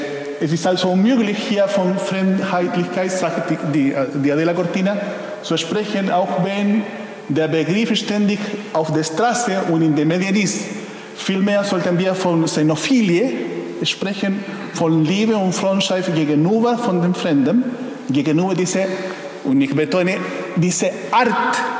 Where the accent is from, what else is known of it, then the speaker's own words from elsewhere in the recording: Chile; Und bei uns in Chile, in unserer Umgangssprache, das ist was für mich sehr interessant.